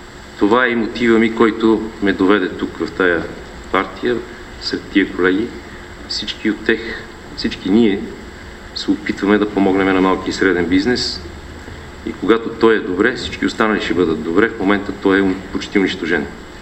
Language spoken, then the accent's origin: Bulgarian; Kyustendil, Kyustendil Province, Bulgaria; Водач съм на листата на 10-ти избирателен район Кюстендил. От Кюстендил съм.